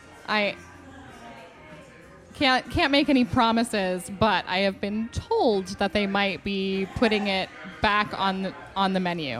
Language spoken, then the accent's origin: English; New Mexico, United States; also born or lived in New York; now in New Orleans, United States; So I was born in New York, raised mostly in New Mexico. My upbringing was very strange. I was raised in a Sikh community.